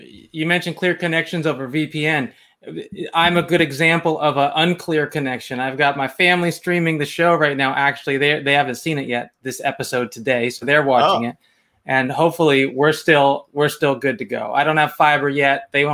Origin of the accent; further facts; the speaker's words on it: Berkeley, California, United States; also born or lived in Rhode Island; I grew up in Berkeley, but also in Rhode Island. I was born in Rhode Island and my dad lives there.